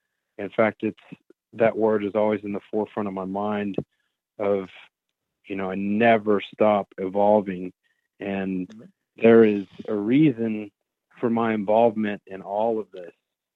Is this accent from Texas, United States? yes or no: yes; Dallas, Texas, United States; now in West Texas, United States; right now I'm located in West Texas, and I'm from Dallas, Fort Worth.